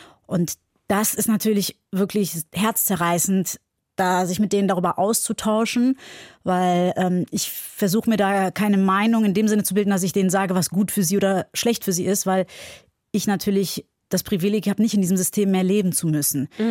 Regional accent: Cologne, North Rhine-Westphalia, Germany; also born or lived in Iran; Ich bin gebürtige Iranerin, in Köln aufgewachsen. Ich bin Schauspielerin und Unternehmerin aus Köln.

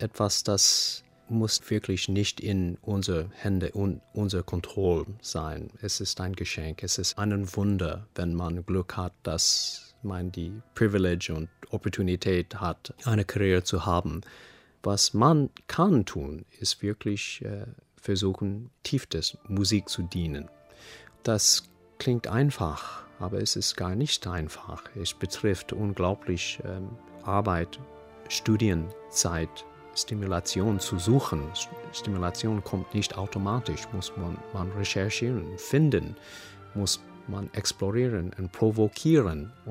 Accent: California, United States; German is a second language; Ich habe immer den Gefühl, dass ich bin Kalifornien, ich bin Amerikaner, aber irgendwo war ich nicht zu Hause.

